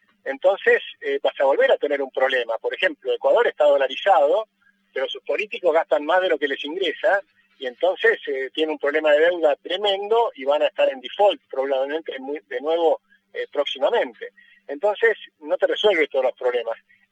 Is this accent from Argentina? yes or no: yes; Argentina; ¿somos capaces los argentinos de tener una moneda sana